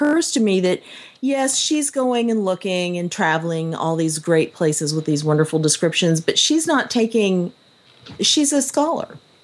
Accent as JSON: {"language": "English", "town": "Tucson", "region": "Arizona", "country": "United States", "tie": "born or raised there", "said": "No, God, no, because I grew up in Tucson. In Tucson, we had some."}